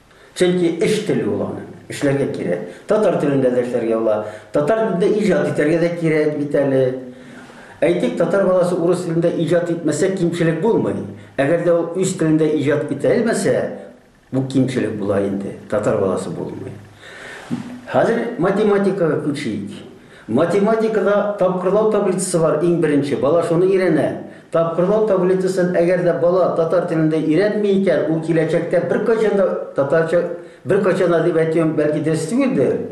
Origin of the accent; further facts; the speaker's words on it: Naberezhnye Chelny, Tatarstan, Russia; Без Чарлыдан булганга күрә, һәр вакытта да ничектер бу проблеманы министр үзе түгел, аның ярдәмчесе ел икенче гимназия кайтарып калдырырга телиләр.